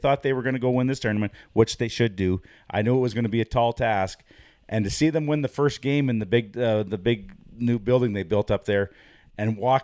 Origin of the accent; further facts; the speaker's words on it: Canada; growing up in Canada